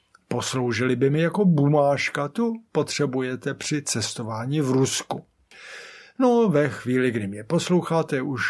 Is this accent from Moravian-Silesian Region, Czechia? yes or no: no; Prague, Czechia; Už to nebylo to moje rodné město, kde jsem znal každý kout a průchod